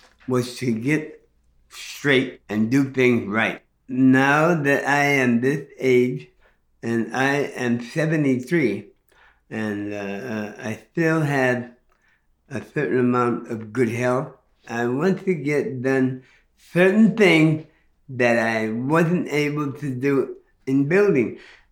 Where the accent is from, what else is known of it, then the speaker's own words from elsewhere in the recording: Los Angeles, California, United States; I grew up in South Central Los Angeles. We used to build hot rods, and we had fun up and down the sidewalk.